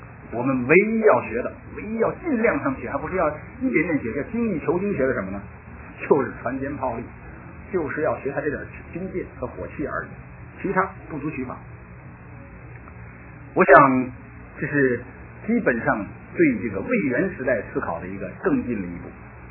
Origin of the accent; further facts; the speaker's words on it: China; 我们从大陆来的人都看过这个甲午海战的